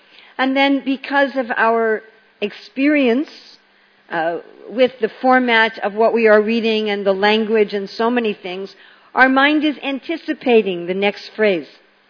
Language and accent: English; New York City, New York, United States; my natural speech is very fast. I'm from New York City. Everybody there is, everything is fast.